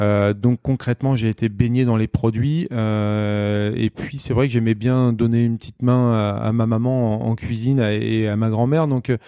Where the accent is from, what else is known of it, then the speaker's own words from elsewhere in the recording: Vendôme, Centre-Val de Loire, France; born there; moi je suis originaire en fait du Loir-et-Cher puisque je suis né à Vendôme, dans le nord du département, et je suis d'une famille agricole, donc avec une ferme familiale depuis 5 générations.